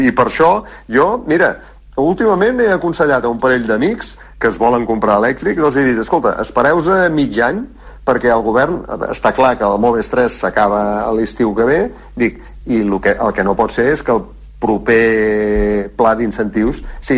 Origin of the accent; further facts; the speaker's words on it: Vic, Catalonia, Spain; a Vic, jo sóc de Vic